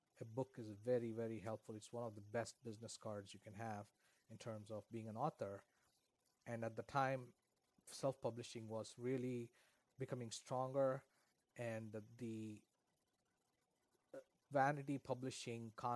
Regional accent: India; English is a second language; even though English was not my first language growing up in India

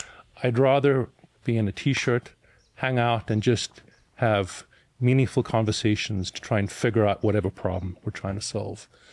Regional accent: South Africa; accent: funny accent; It's a byproduct of having grown up in South Africa to an Austrian father and a mother of English descent, and also having worked in multiple places around the world.

